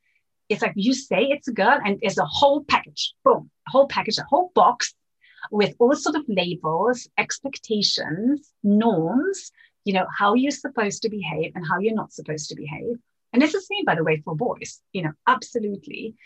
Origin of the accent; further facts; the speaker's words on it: Venezuela; because I saw in Venezuela, growing up in Venezuela, that they are disproportionately affected